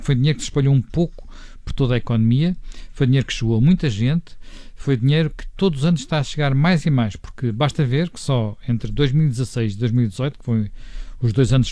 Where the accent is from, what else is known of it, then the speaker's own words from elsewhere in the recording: Lisbon, Portugal; Na verdade, eu nasci em Lisboa e até vivi em bairros históricos, pelo menos em dois: São Paulo, aqui ao pé do Cacho de Dré, e na Madragoa, ao pé de Santos.